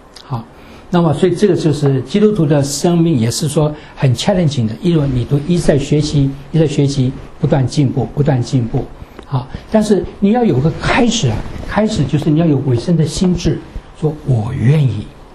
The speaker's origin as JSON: {"language": "Chinese", "country": "China", "said": "我们中国人有一句话说"}